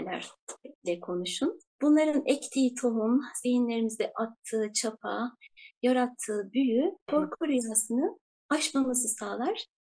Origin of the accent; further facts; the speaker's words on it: Istanbul, Turkey; İstanbul'da doğdum, büyüdüm.